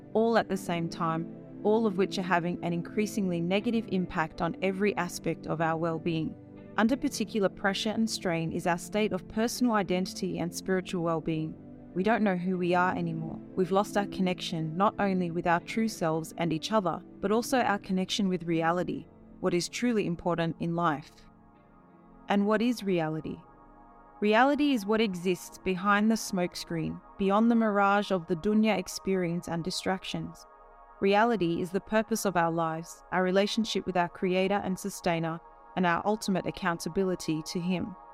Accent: Australia; born there; I'm an Australian-born Muslim mother of five children.

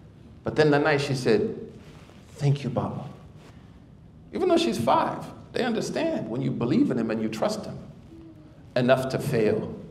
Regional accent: Oklahoma, United States; I'm from Oklahoma, we barely speak, you know, that we say dadgummit.

